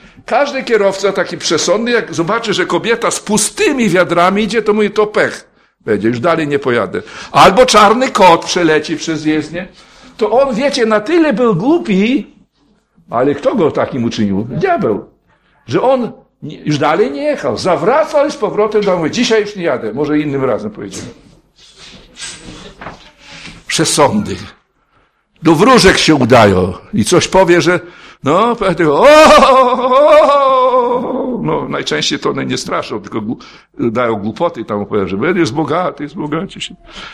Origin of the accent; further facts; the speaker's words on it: Podlaskie Voivodeship, Poland; bo my z Białostockiego pochodzimy, więc tam do tych naszych wiosek